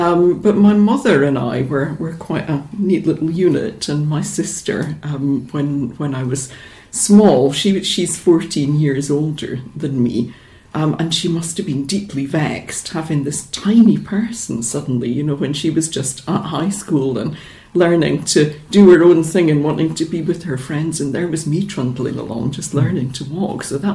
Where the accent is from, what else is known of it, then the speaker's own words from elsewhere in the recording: Edinburgh, Scotland, United Kingdom; born there; So, I was born in Edinburgh, and that was in 1964